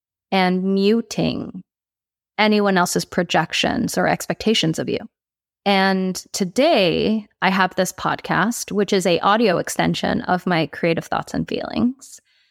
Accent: Singapore; also born or lived in Philippines / Netherlands; being Dutch Filipino, being raised in Singapore, going to the Philippines, coming back to Holland, having lived in Asia, being culturally confused

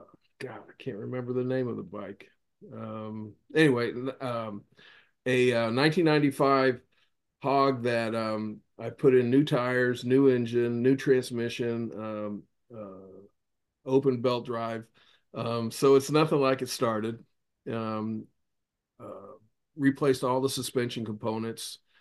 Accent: Speedway, Indiana, United States; I grew up in Speedway, Indiana. I could hear the 500 racers every morning, every afternoon.

